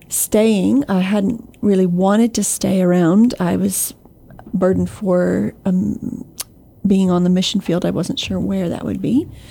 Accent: South Carolina, United States; I grew up in South Carolina. My parents were in full-time ministry.

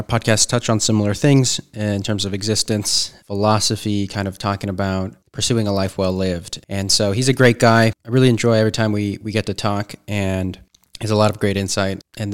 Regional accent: California, United States; I was from California, and I needed a change in my life.

